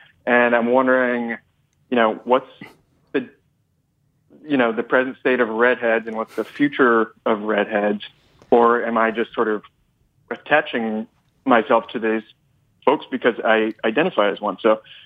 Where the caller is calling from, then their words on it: Brooklyn, New York, United States; me and my jeans are in Dumbo, Brooklyn.